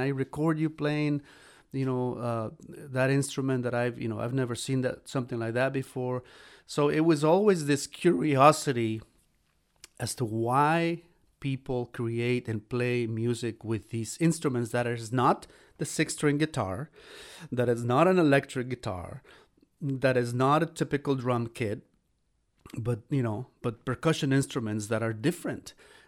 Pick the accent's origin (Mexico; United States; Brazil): Mexico; Xalapa, Veracruz; In my hometown, in Jalapa, Veracruz, Mexico, I was part of a church choir, of a parish run by Jesuits in my barrio in Jalapa.